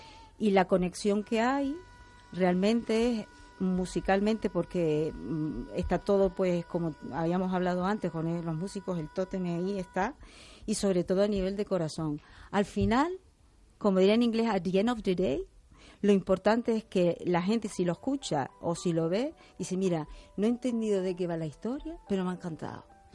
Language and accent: Spanish; Canary Islands, Spain; si digo que soy española... Siempre me dicen Madrid, Barcelona, y digo, no, de las Islas Canarias está en face de Marruecos.